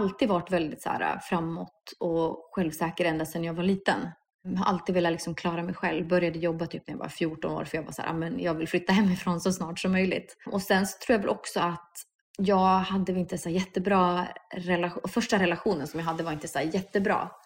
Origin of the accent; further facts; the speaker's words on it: Norrland, Sweden; also born or lived in Calgary, Canada; Och jag är ändå uppvuxen i Norrland.